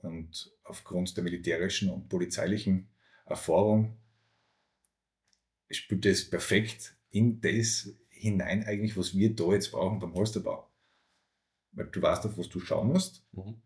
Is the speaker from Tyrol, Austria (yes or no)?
no; Styria, Austria; Ich komme aus der Steiermark